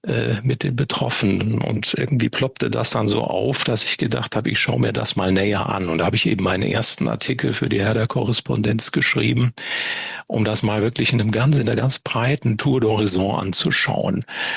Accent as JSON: {"language": "German", "town": "Würzburg", "region": "Bavaria", "country": "Germany", "tie": "born or raised there", "said": "in einer kleinen Vorstadtgemeinde in Würzburg, in meiner Heimatstadt"}